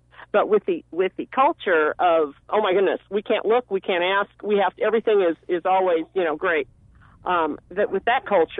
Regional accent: Bloomington, United States; I love the city of Bloomington. That's why I ran in the first place. It's my hometown. It's my roots.

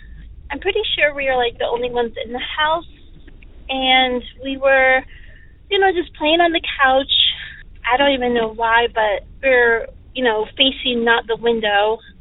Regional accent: Oregon, United States; I'm from Eastern Oregon

